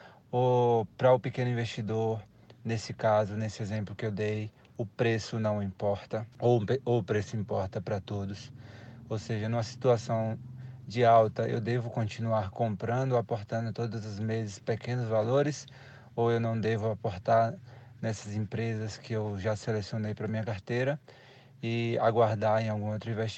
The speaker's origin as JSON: {"language": "Portuguese", "town": "Feira de Santana", "region": "Bahia", "country": "Brazil", "said": "eu sou da cidade de Feira de Santana, na Bahia."}